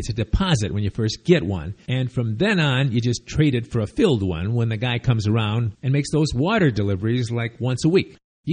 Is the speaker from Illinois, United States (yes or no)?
yes; Chicago, Illinois, United States; And where I grew up in Chicago, with Piggly Wiggly, AMP, and Jewel Tea food stores, those are the big chains